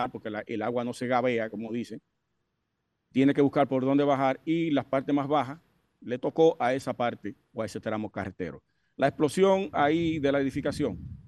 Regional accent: Sosúa, Puerto Plata, Dominican Republic; aquí en nuestra zona, en mi pueblo, Sosúa.

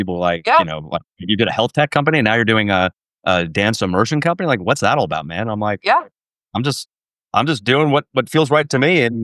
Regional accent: New Jersey, United States; So I am from New Jersey. I don't come from a dance background. I don't come from a Latin background.

